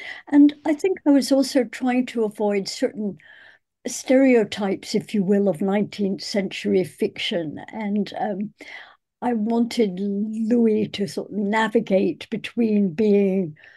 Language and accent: English; Scotland, United Kingdom; now in North America; growing up in Scotland, going to university in England. But here I am in North America.